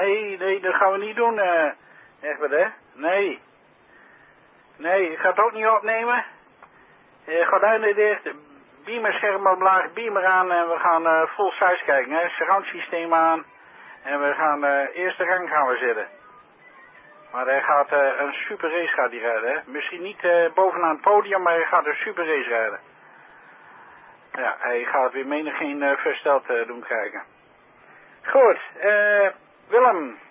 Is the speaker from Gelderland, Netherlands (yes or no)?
no; Friesland, Netherlands; ik ben Fries.